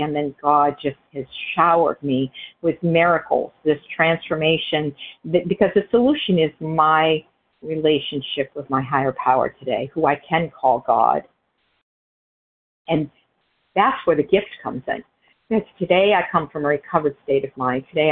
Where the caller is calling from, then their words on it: New Hampshire, United States; from New Hampshire.